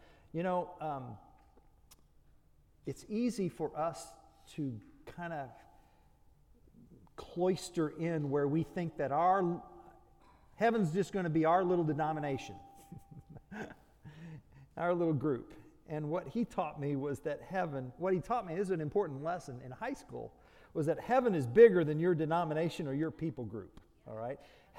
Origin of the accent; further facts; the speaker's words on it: Tulsa, Oklahoma, United States; When I grew up in Tulsa, Oklahoma, he was on staff at the church